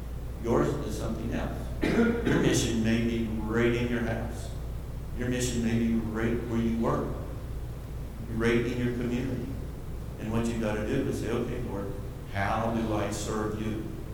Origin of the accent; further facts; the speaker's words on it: West Virginia, United States; Because I grew up in West Virginia. I was a diesel mechanic.